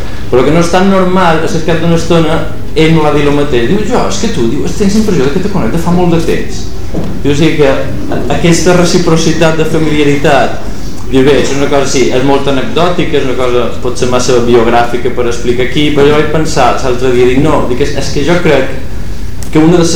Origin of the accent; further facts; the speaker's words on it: Balearic Islands, Spain; aquell dia, com a bon mallorquins, vam fer una passejada